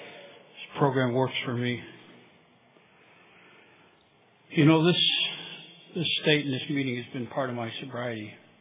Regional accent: Cleveland, Ohio, United States; I'm originally born and raised in Cleveland, Ohio

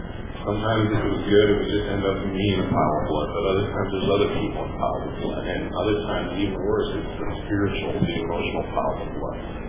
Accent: Ohio, United States; I grew up in Yemen, Ohio, in tornado country.

